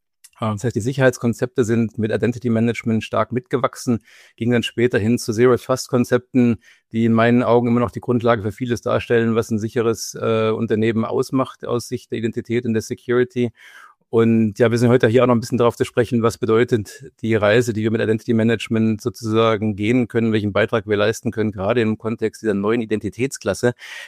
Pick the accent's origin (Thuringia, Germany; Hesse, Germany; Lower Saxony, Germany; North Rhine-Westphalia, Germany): Hesse, Germany; Kassel; Also erstmal komme ich sozusagen aus Kassel, bin eher ein Wirtschaftsflüchtling, den dann vielleicht doch auch ein bisschen die Fußballleidenschaft in den Süden getrieben hat.